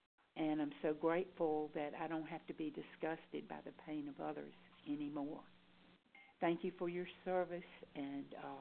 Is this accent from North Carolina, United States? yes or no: yes; North Carolina, United States; I'm from North Carolina.